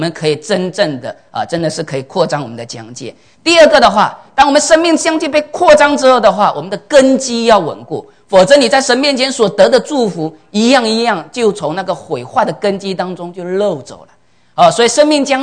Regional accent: China; 所以很多时候我们中国人说宰相肚里人撑船

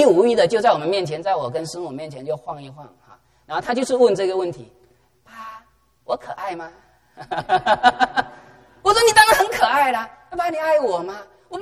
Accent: China; 我们中国人，我们其实教养孩子的过程当中

